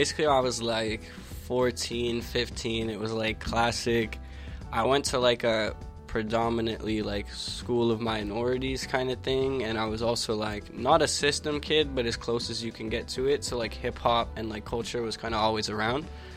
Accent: Montreal, Quebec, Canada; I'm an artist who's actually from here. I'm from Montreal. I started making music here

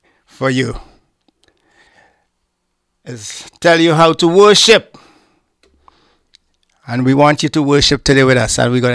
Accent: Grenada; now in Montreal, Canada; And also, I'm from Grenada. I have something here from Grenada.

